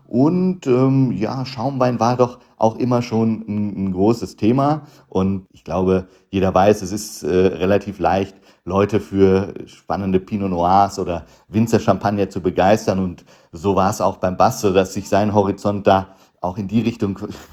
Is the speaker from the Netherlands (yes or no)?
yes; Netherlands; German is a second language; was gibt es zum Beispiel in meinem Heimatland, was gibt es in den Niederlanden